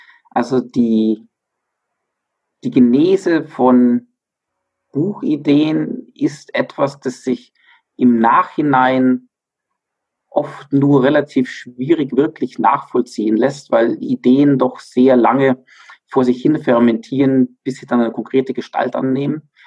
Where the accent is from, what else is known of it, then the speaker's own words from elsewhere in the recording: Bavaria, Germany; born there; bin auch tatsächlich gebürtiger Bayer und jetzt im Alpenvorland wieder ansässig, nachdem ich zwischendurch 10 Jahre fast im Ausland war.